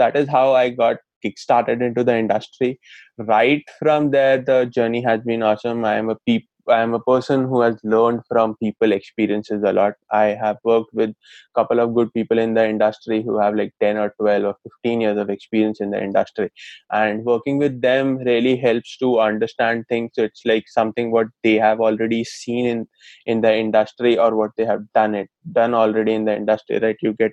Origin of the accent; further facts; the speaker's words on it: Allahabad, Uttar Pradesh, India; I just completed my class 12th from a very reputed school, Boys High School and College, Allahabad. My hometown is Allahabad.